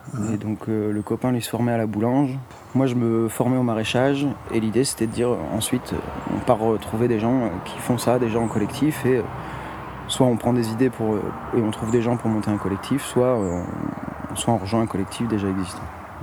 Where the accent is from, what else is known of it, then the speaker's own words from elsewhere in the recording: Hauts-de-France, France; now in Camarès, France; Alors moi, déjà, je suis du Nord-Pas-de-Calais. Et je suis arrivé ici en 2016, à Camarès.